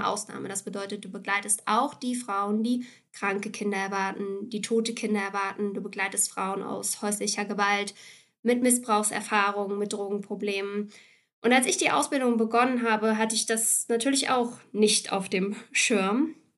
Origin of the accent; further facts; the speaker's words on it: Lower Saxony, Germany; ich komme eigentlich aus der Nähe von Hannover.